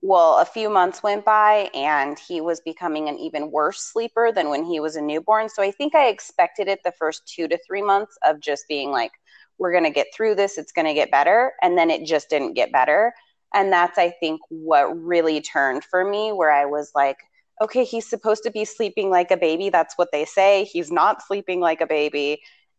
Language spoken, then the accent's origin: English; Montana, United States; I am from Montana, born and raised